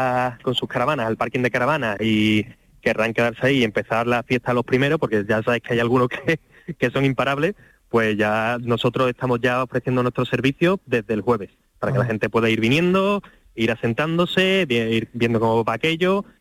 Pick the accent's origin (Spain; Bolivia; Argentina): Spain; Andalusia; como andaluz estoy contentísimo